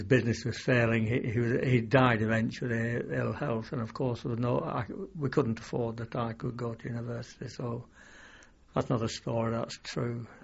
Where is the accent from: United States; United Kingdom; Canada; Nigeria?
United Kingdom; Wigan, North West England; born there; Well, I was born in Wigan, 12/9/20.